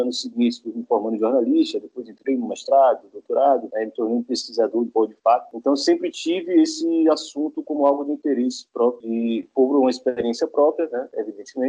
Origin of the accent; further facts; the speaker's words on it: Salvador, Bahia, Brazil; now in Rio de Janeiro, Brazil; Eu sou de Salvador, da Bahia, apesar de viver no Rio de Janeiro há mais de 5 anos.